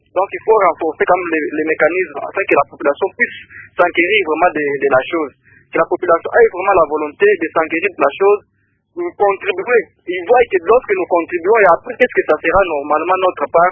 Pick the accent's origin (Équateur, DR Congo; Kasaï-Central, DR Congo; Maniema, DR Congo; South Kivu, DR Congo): Kasaï-Central, DR Congo; Kananga; Et par exemple, chez nous à Kananga